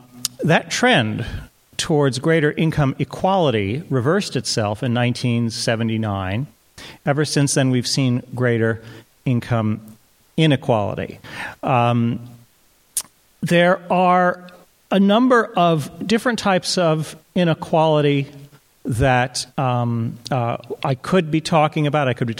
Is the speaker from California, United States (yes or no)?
yes; Los Angeles, California, United States; I grew up in Los Angeles, but strangely, this is the first time in my life, in my 55 years, where I have ever been to Santa Barbara.